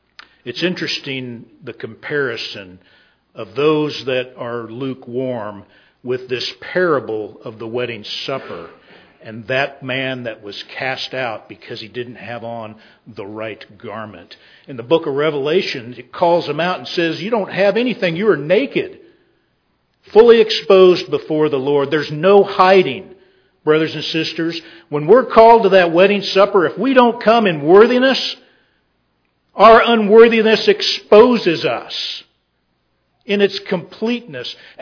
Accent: Texas, United States; I grew up down in Texas, and we went to, now I graduated high school in 1984

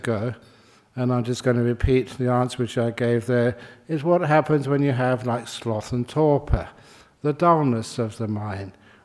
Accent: London, United Kingdom; born there; And I was born in London, which was cold.

